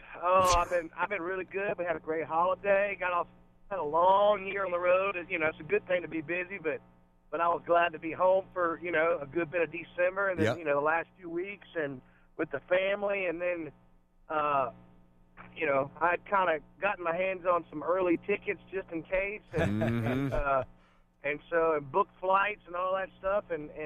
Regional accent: South Carolina, United States; I mean, man, we're from South Carolina, a little town, you know.

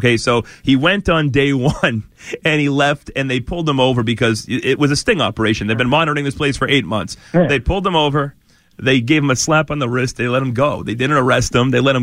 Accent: Peabody, Massachusetts, United States; I grew up in Peabody, Massachusetts.

